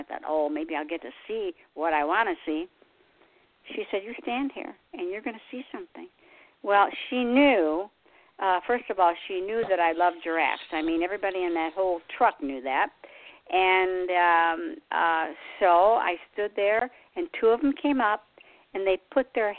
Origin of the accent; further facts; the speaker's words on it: Michigan, United States; now in South Carolina, United States; but I'm originally from Michigan, but I've never been in New York.